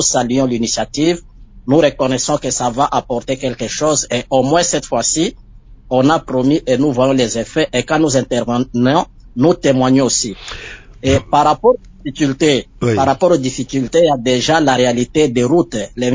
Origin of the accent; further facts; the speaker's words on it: Bandundu, Mai-Ndombe, DR Congo; Moi-même, je suis de la ville de Bandundu, je suis prêtre de Kikwit